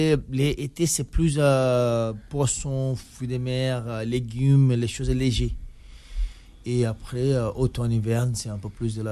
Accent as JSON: {"language": "French", "region": "Rio de Janeiro", "country": "Brazil", "tie": "born or raised there", "said": "Itacoa, c'est la petite plage que j'ai grandi au Brésil."}